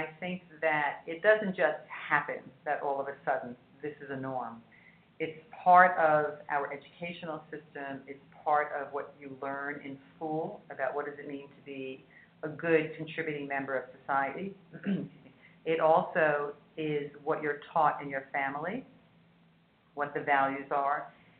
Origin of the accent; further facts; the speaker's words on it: New York City, New York, United States; born or raised there; also born or lived in Japan